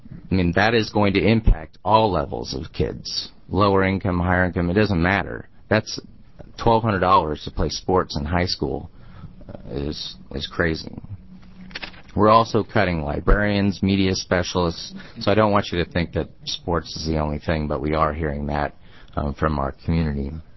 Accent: Seattle, Washington, United States; I'm originally from Seattle, so I'm originally a Washingtonian.

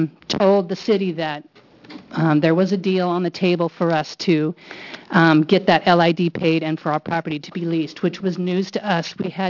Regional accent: Redmond, Oregon, United States; from Redmond, and back in 1996, myself and my husband

